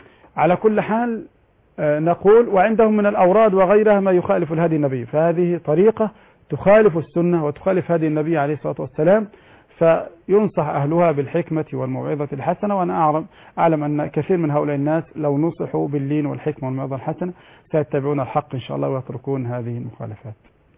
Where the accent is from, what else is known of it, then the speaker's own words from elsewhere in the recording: Egypt; عندنا في مصر